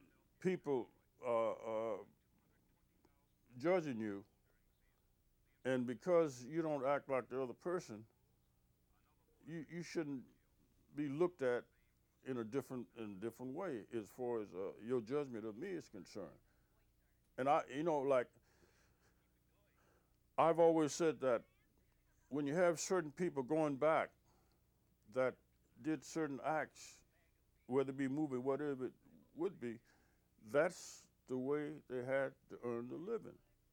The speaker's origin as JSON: {"language": "English", "region": "South Carolina", "country": "United States", "tie": "born or raised there", "said": "as a kid growing up in South Carolina, the rich people who had the, I think you call them buggies, with the gold on the hubcap and the four horses"}